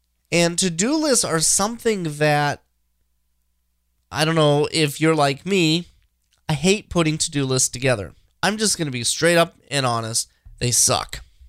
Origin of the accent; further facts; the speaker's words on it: Minnesota, United States; I am a Minnesotan, born and raised here in the Twin Cities area. Still live here.